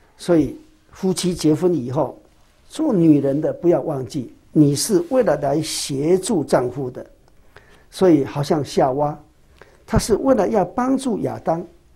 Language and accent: Chinese; China; 所以我们中国人呢，称太太叫做内助